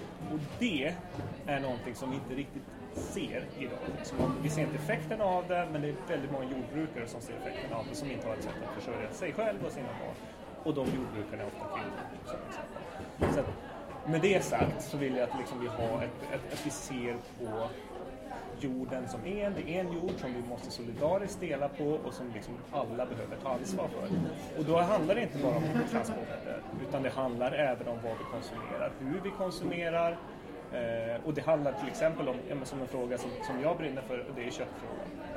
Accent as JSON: {"language": "Swedish", "town": "Boden", "region": "Norrbotten County", "country": "Sweden", "said": "jag är 32 år gammal, ursprungligen från Boden uppe i norra Sverige"}